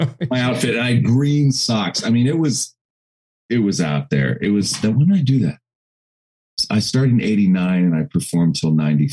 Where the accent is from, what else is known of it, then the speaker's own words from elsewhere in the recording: Harrisburg, Pennsylvania, United States; Well, I grew up in Harrisburg, Pennsylvania. So Hershey is like 15 minutes away from Harrisburg.